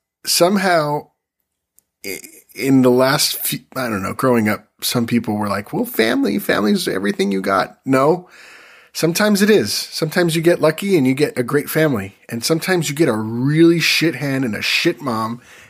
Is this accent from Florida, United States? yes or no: no; Cleveland, Ohio, United States; Let me check my sources. I'm from Cleveland, I am.